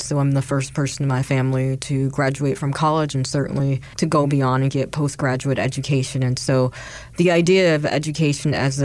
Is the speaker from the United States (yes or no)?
yes; Las Vegas, Nevada, United States; So I grew up in Las Vegas, Nevada